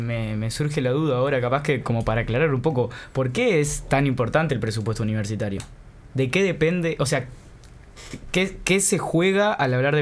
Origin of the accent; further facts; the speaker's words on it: Uruguay; ¿Y por qué a nosotros, como uruguayos, al Estado, le importan esas inversiones?